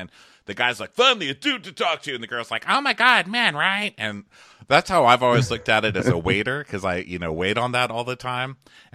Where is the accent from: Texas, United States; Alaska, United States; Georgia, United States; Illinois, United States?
Illinois, United States; Chicago; Yeah, we're both from Chicago.